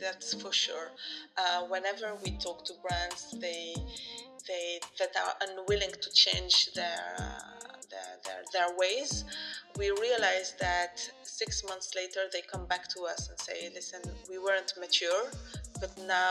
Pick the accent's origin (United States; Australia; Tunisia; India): Tunisia; moved away as an adult; So I am Tunisian. I grew up in Tunisia